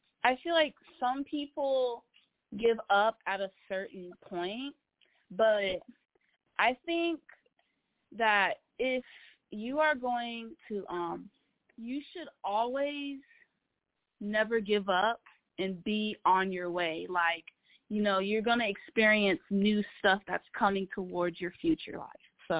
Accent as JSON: {"language": "English", "town": "Las Vegas", "region": "Nevada", "country": "United States", "tie": "born there", "lives_now": "Atlanta, United States", "said": "Well, I was born in Las Vegas, and right now I'm from Atlanta."}